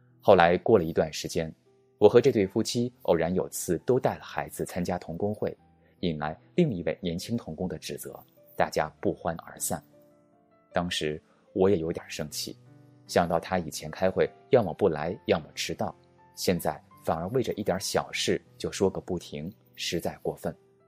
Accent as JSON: {"language": "Chinese", "country": "Taiwan", "tie": "born or raised there", "also_born_or_lived": "United States", "said": "我虽然在美国出生，从小在台湾长大，但是我父母的家人都是从内地移民去香港的，姥姥姥爷是天津人，爷爷是重庆人，奶奶是海南岛人，而且我自己的妻子是青岛人。"}